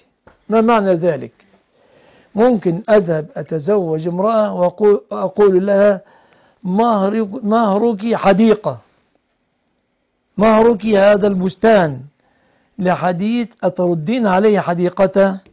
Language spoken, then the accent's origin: Arabic; Egypt